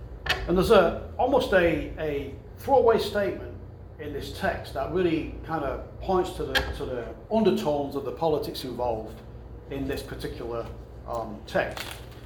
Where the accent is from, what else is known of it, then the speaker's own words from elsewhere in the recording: England, United Kingdom; So when I grew up in England, we talk about food.